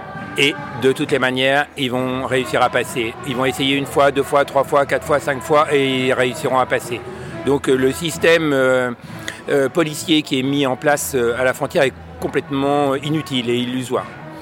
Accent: Grenoble, Auvergne-Rhône-Alpes, France; Je suis grenoblois

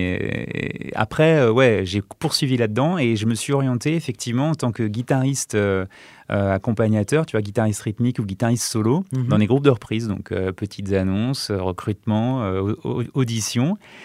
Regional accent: Lyon, Auvergne-Rhône-Alpes, France; Moi, je suis lyonnais, voilà. Ouais. Et je suis né à Lyon, je vis à Lyon et j'adore la ville.

